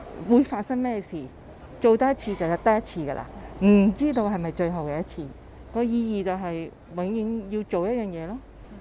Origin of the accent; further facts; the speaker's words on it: Hong Kong; 所以變咗而家我哋香港人仲更加要有之前嘅體驗咧